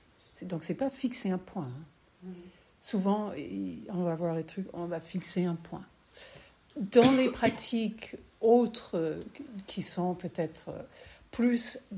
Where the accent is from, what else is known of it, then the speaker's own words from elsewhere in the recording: Minneapolis, Minnesota, United States; Je viens du pays de Minneapolis, justement, pour ceux qui sont au courant de ICE et tout ça. C'est ma ville natale.